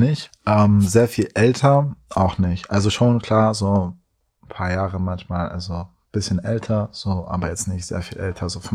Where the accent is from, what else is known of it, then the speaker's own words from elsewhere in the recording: Düsseldorf, North Rhine-Westphalia, Germany; now in Berlin, Germany; Ich als Düsseldorfer hier in Berlin.